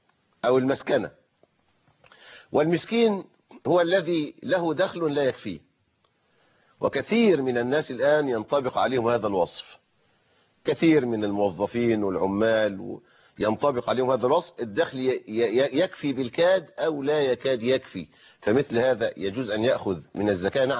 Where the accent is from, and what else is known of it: Egypt